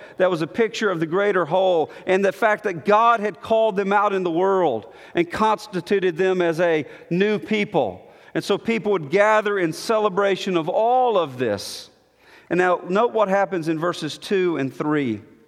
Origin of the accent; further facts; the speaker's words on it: Montgomery, Alabama, United States; but I grew up in Montgomery, Alabama